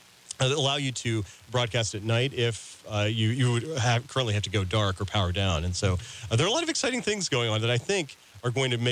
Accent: Parsons, Kansas, United States; Growing up in Parsons, KLKC 1540 AM was, I mean, literally in those days, in the late 70s, early 80s, that was one of my few links to the outside world.

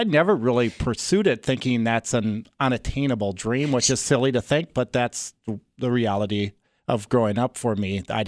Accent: Elysian, Minnesota, United States; I grew up in a little small town in southern Minnesota called Elysian.

